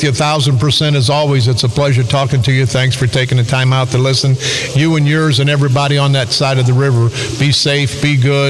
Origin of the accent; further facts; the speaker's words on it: East St. Louis, Illinois, United States; I've been around 70 years, I've been born and raised in East St. Louis, homicide detective in East St. Louis